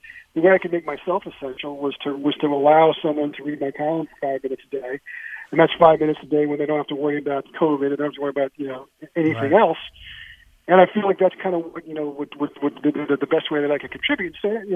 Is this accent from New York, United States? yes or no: yes; New York, United States; born there; I was born in New York, so obviously my first contact with baseball was the Mets and the Yankees.